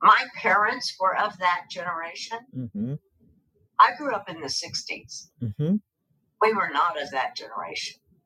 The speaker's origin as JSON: {"language": "English", "region": "Texas", "country": "United States", "said": "Well, Bronwyn, I'm from Texas, so bold is not hard for me."}